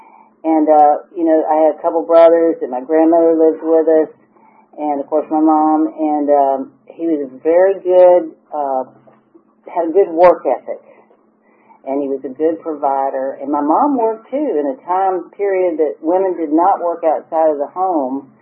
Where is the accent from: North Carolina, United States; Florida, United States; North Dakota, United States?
Florida, United States; Jacksonville; born there; I was born in Jacksonville, Florida, and my family, my dad was a practicing alcoholic